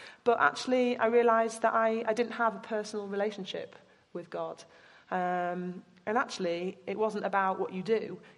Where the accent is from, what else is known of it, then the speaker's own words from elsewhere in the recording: Yorkshire and the Humber, United Kingdom; I was a new girl, I was from Yorkshire, everyone else was from the London area.